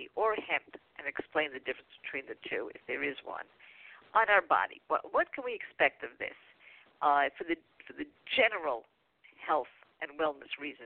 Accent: New York City, New York, United States; I grew up in Greenwich Village where really it was an adjunct to creativity and poetry

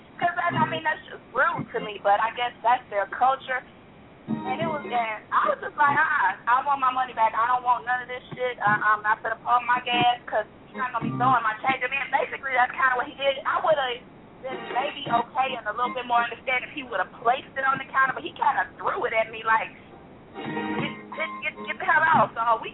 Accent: Michigan, United States; I'm from Michigan

